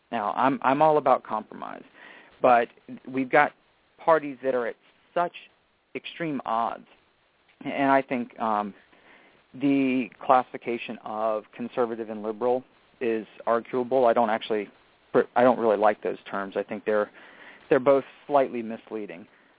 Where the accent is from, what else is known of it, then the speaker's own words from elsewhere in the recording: Virginia, United States; I grew up just outside of Richmond in a rather impoverished area.